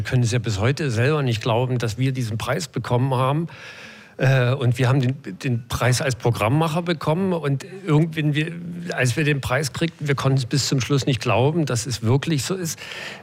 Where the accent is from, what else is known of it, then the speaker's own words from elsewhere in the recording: East Germany, Germany; Und auch wir als Ostdeutsche oder viele Ostdeutsche meinen, den Osten sehr gut zu kennen